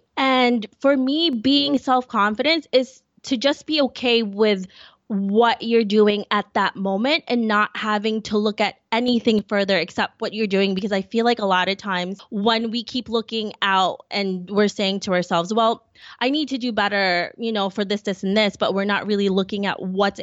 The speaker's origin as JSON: {"language": "English", "country": "Philippines", "said": "I am Filipino."}